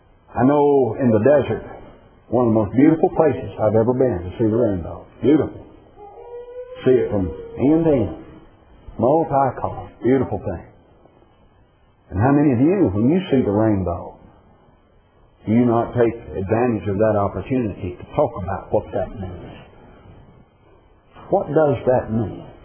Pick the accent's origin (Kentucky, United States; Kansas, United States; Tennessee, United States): Kentucky, United States; now in Lancaster, United States; In Lancaster, they call that dinner. I'm still from Kentucky.